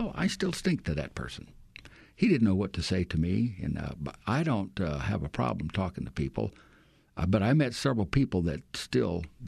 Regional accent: Louisiana, United States; I am from Louisiana, though, so you never know what it might be. My fun little crawfish in there.

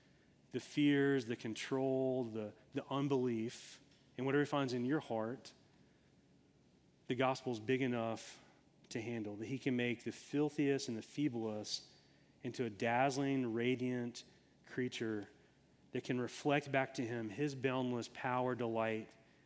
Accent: Tennessee, United States; I grew up in Tennessee, and I went to college here in North Carolina

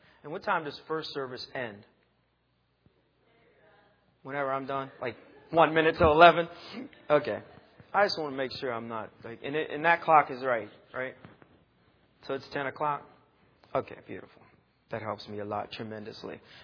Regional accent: Maryland, United States; I never thought I'd leave Maryland. I love Maryland. I was raised in Maryland here since I was 4 years old.

